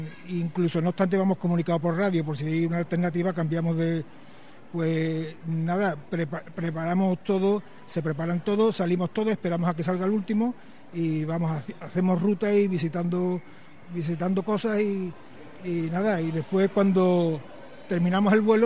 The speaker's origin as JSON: {"language": "Spanish", "town": "Écija", "region": "Andalusia", "country": "Spain", "said": "Nosotros no somos de Sevilla, somos de Ecija. Ecija y después Sevilla."}